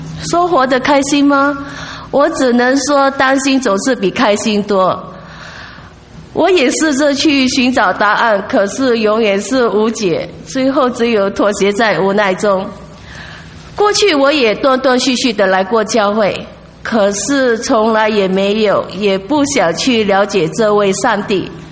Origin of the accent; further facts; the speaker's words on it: Singapore; Chinese is a second language; 我来自新加坡，我的中文不是很好，请大家原谅。